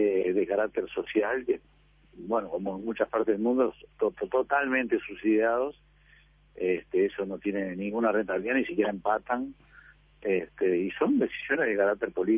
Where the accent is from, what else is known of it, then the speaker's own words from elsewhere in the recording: Peñarol, Montevideo, Uruguay; me crié, soy de Peñarol, me crié entre las máquinas del ferrocarril, mi padre me traía acá, que era ferroviario, mis abuelos, mis tatarabuelos, toda una familia de ascendencia ferroviaria